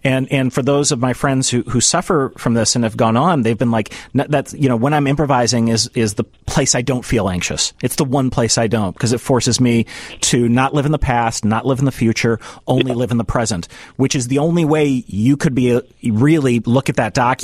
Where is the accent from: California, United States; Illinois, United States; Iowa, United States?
Illinois, United States; Kenilworth; I mean, I grew up in Kenilworth, you know, and while we were probably the, you know, poor people in Kenilworth, it was still Kenilworth.